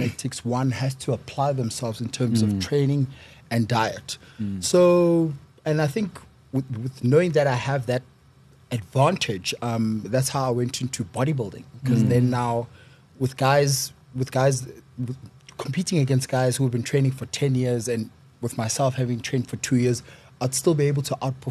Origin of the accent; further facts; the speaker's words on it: Eastern Cape, South Africa; also born or lived in Pretoria; I was born in Pretoria, raised in the Eastern Cape. I went to a traditional boys' school called Salvon College